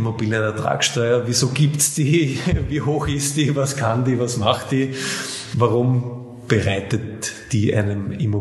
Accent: Austria; Bei uns in Österreich gibt es seit 2012 halt nicht mehr diesen nach 10 Jahren steuerfreien Verkauf.

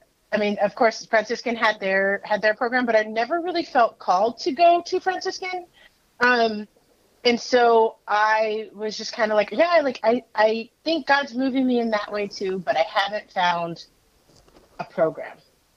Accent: Corpus Christi, Texas, United States; because I'm from Corpus Christi, Texas, where there's no winter whatsoever.

